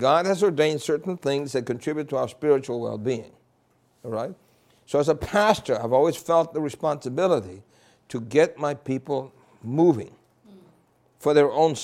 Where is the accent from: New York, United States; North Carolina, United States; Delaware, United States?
New York, United States; New York City; I grew up in New York City. Uh-huh. And there was a little boy. I spoke some Spanish, you understand? Uh-huh. I came to New York City when I was 6 years old. Uh-huh. So basically, I grew up speaking English.